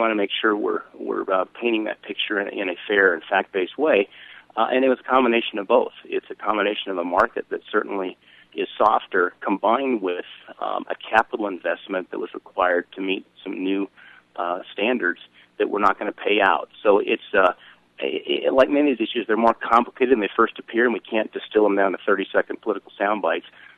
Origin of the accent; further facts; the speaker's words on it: Montana, United States; I grew up in Montana.